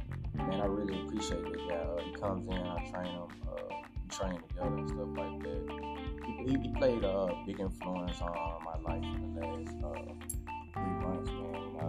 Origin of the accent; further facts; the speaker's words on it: Memphis, Tennessee, United States; that I would have my first professional fight at the FedEx Forum in my own hometown, in front of my hometown?